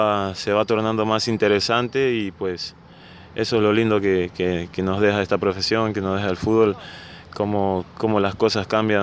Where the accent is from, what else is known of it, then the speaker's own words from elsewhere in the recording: Ecuador; basta de que como ecuatorianos no nos apoyemos